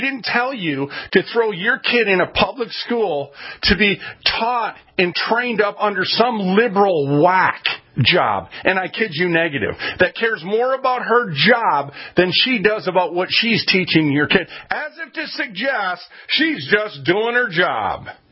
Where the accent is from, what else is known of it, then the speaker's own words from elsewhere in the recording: Minneapolis, Minnesota, United States; And I'm 6'5", and I came from North Minneapolis, and this wasn't faring very well with me